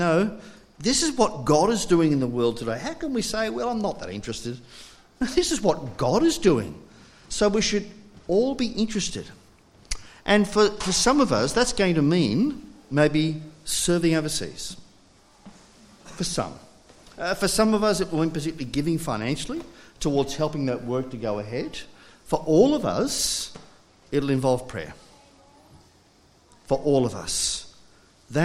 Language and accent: English; Scotland, United Kingdom; born there; And I was born in Scotland, and so we wanted to go back and see family and friends before some of them died.